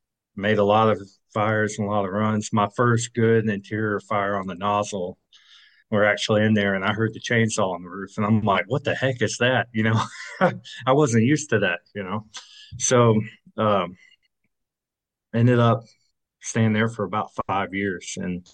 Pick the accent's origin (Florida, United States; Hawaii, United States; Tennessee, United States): Tennessee, United States; Murfreesboro; Where I grew up in Murfreesboro, Tennessee, was a small town at the time. It's not a small town anymore